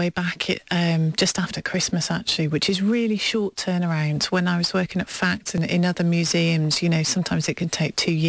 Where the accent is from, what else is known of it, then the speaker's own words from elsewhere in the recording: Liverpool, North West England, United Kingdom; born there; I was born here, and then kind of tootled off all over the shop, and my parents are from the Midlands, so I only returned to Liverpool 5 years ago.